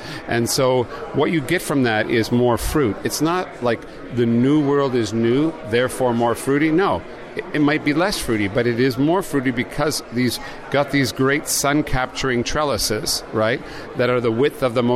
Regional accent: Canada; as a Canadian, but also as a winemaker, I love what Niagara does with the limestone soils.

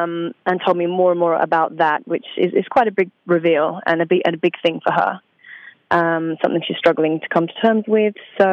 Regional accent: East of England, United Kingdom; also born or lived in Essex; So home for me is a little place called Essex in England on the outskirts of London, but I moved from Essex to Suffolk, which is a very quiet county. I used to live on a farm, very quiet and chilled out, you know.

